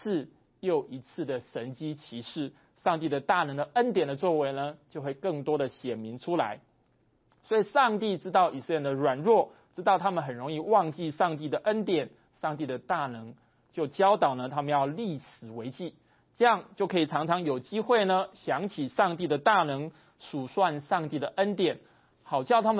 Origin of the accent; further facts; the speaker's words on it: China; 我们中国人有句话是这样说的，君子报仇三年不晚